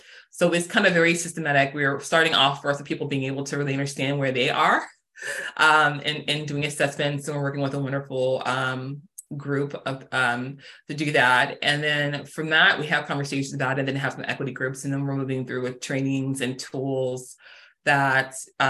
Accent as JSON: {"language": "English", "region": "Arizona", "country": "United States", "tie": "born or raised there", "also_born_or_lived": "Houston", "said": "I'm from Houston, Texas, originally. I was born there, and then I grew up in Arizona."}